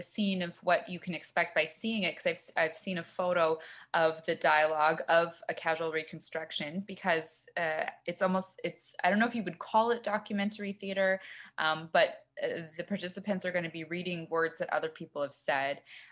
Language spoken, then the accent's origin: English; Canada; we talk about being Canadian as kind of like a culture where we're polite, and maybe we gloss over some of the harder or more difficult parts of our past and our current lives.